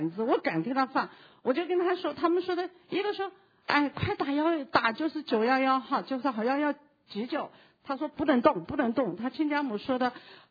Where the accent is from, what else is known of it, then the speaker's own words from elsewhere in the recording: Meishan, Sichuan, China; 我是来自四川的，就是眉山。眉山可能就是大家不知道，眉山就是讲一个人物吧，苏东坡。对，虽然我长得不太就是文化人，但是出生在文化人的家乡